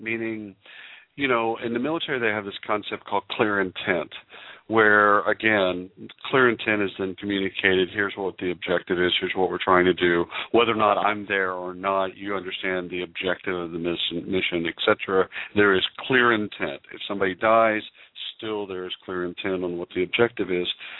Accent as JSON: {"language": "English", "region": "Texas", "country": "United States", "tie": "born or raised there", "said": "You know, I grew up in Texas, and great-great-great-grandfather fought for, you know, the beginning of Texas, the Republic of Texas. So I love Texas."}